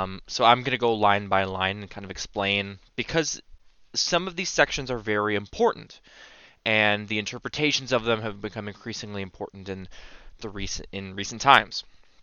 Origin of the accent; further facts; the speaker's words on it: Canada; It deals with treatment of Canadians and what we as Canadian citizens expect and must be done for and to us when we come across the legal system.